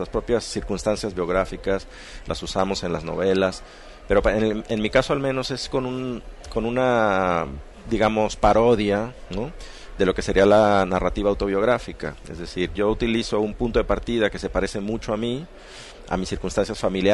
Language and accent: Spanish; Lagos de Moreno, Jalisco, Mexico; also born or lived in Guadalajara / Xalapa / Barcelona; Yo crecí en Lagos de Moreno, pero también viví aquí, viví en Jalapa y en Barcelona.